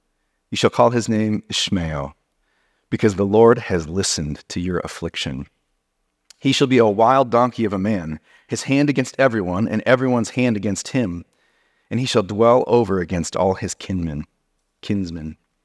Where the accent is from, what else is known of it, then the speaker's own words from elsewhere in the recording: Wyoming, United States; also born or lived in San Diego; I was born in San Diego. So I was a kid who lived in San Diego until I was 9, and then I moved to Wyoming.